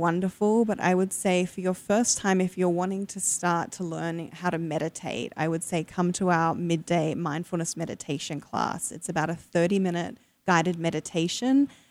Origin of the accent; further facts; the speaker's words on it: Australia; now in United States; obviously you can tell I don't sound like I'm from the South or Texas, even though a lot of people think that's where I'm from. But, you know, I myself, I'm from Australia